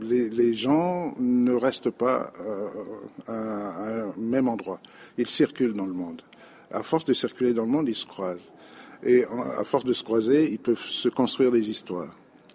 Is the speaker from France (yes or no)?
no; Republic of the Congo; je viens du Congo-Brazzaville, qui avait été un pays communiste.